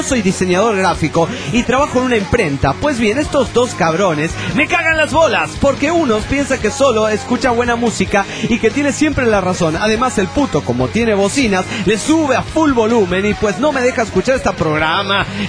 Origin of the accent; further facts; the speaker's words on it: Baja California, Mexico; de Baja Califas, o Omi.